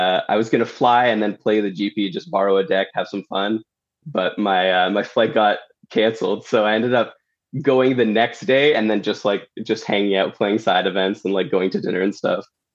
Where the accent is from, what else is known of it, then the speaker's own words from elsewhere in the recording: Alberta, Canada; now in Toronto, Canada; So I was raised in Alberta, and then I came to Toronto in 2013 for school.